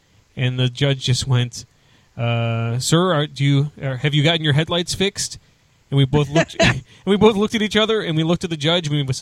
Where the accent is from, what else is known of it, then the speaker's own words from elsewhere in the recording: Evanston, Illinois, United States; born there; I was born in Evanstone.